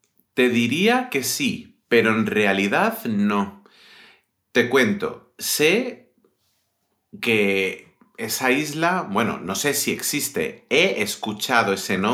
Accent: San Fernando, Andalusia, Spain; En Cádiz. Bueno, Cádiz es mi ciudad también.

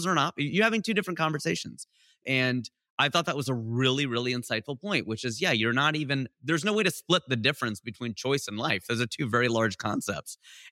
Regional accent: India; because I was like, no, I'm Indian.

